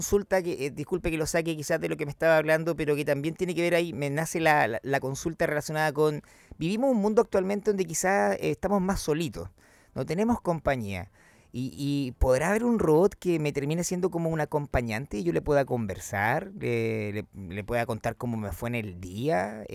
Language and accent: Spanish; Chile; ¿estamos nosotros preparados como los chilenos para esto?